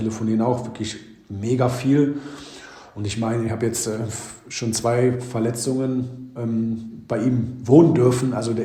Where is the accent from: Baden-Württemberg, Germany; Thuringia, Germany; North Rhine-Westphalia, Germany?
North Rhine-Westphalia, Germany; Krefeld; Und deswegen ist das Krefeld immer meine Heimat.